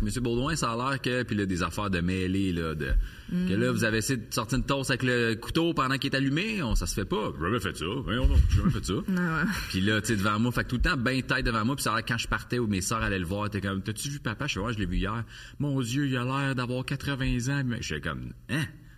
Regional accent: Montreal, Quebec, Canada; J'ai grandi sur la rive sud de Montréal.

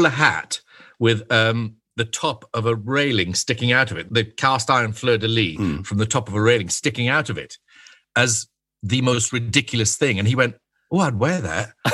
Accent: Scotland, United Kingdom; born there; I was born in the Scottish Borders, in the middle of nowhere.

